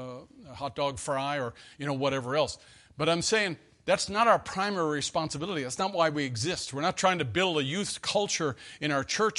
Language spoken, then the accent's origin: English; Newfoundland and Labrador, Canada; I was raised in Newfoundland, where I was raised in Canada, just east of Lake Ontario. I was raised over there, and we were a British colony until 1949.